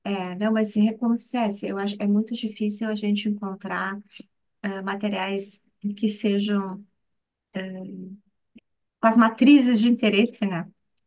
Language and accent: Portuguese; Rio Grande do Sul, Brazil; Eu sou do Rio Grande do Sul, então aqui é no Sul, né